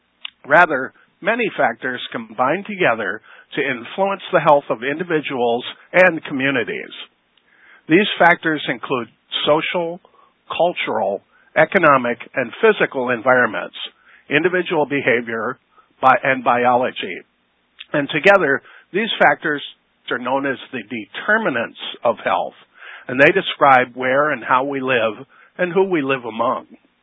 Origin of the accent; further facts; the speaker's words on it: LaGrange, Illinois, United States; I'm a chiropractor from LaGrange, Illinois.